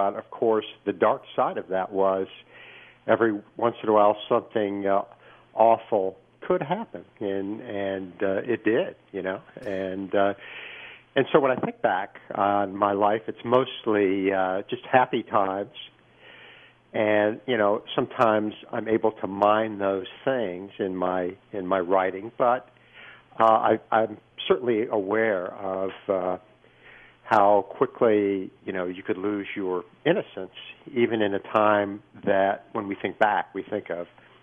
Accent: Florida, United States; The thing about growing up in Florida in the 50s and in the 60s, and actually even now

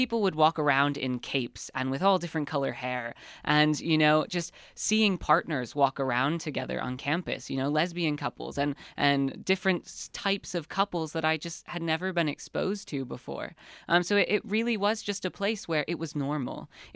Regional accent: Penn Yan, New York, United States; I grew up in Penn Yan, New York.

